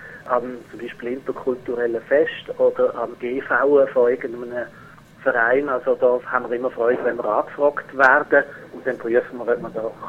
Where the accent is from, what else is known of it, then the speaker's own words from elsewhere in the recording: Switzerland; sondern auch wir als Schweizer und Schweizerinnen können uns da in eine multikulturelle Gesellschaft probieren zu integrieren.